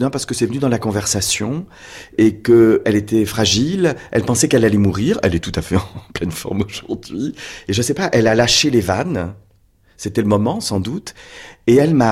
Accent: Brest, Brittany, France; born there; je suis né à Brest en 1957

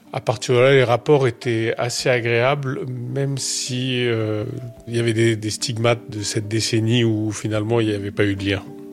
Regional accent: Paris, Île-de-France, France; j'ai 56 ans, je suis né à Paris, j'ai grandi à Paris.

